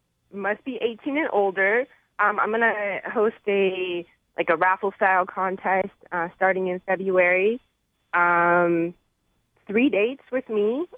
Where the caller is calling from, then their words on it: Orlando, Florida, United States; I'm calling from Orlando, Florida.